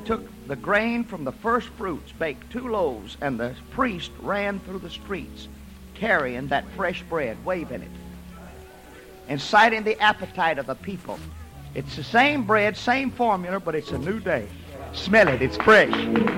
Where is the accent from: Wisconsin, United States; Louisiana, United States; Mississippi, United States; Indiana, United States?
Louisiana, United States; I was born and raised down in Beauregard Parish, about 80 miles from here.